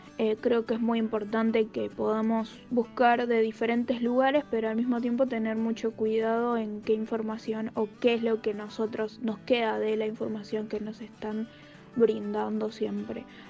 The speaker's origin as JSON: {"language": "Spanish", "town": "Viedma", "region": "Río Negro", "country": "Argentina", "said": "tengo 17 años y soy de Viedma, Río Negro."}